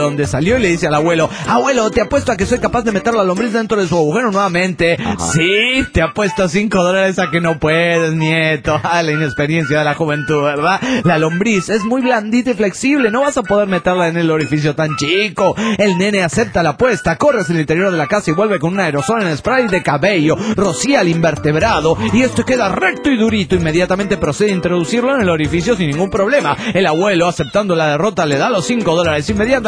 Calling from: Guadalajara, Jalisco, Mexico; de Guadalajara, Jalisco, México.

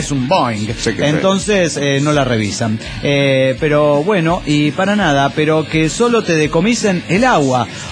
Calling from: Washington, United States; de Washington.

